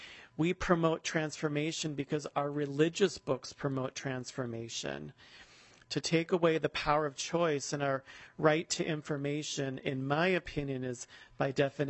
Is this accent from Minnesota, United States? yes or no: yes; Minnesota, United States; We are from Minnesota too.